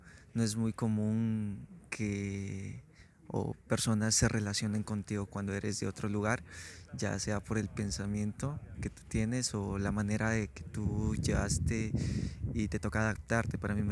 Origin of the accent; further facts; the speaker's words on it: Medellín, Antioquia, Colombia; born there; Yo nací en Medellín, Antioquia, el departamento de Antioquia, el 25 de marzo del 96.